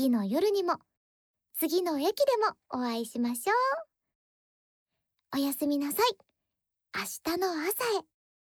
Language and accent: Japanese; Chiba, Japan; 私は千葉出身なんですけど